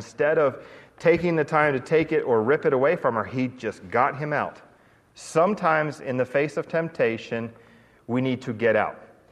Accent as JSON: {"language": "English", "region": "Pennsylvania", "country": "United States", "said": "yeah, I'm from Pennsylvania and I get to go travel and I get to speak in lots of different places"}